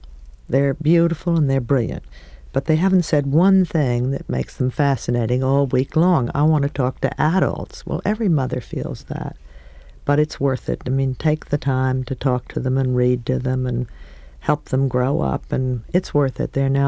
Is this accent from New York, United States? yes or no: yes; Rye, New York, United States; Well, I grew up in Rye, New York. I had a wonderful mother and father and two brothers and one sister. It was a town of 8,000 people